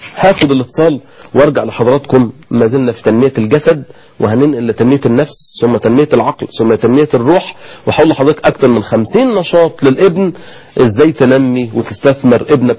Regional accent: Egypt; عندنا في مصر

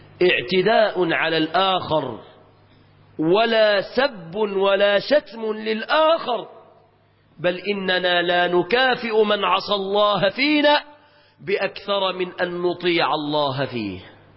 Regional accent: Egypt; فتحت بلادنا مصر وكانت

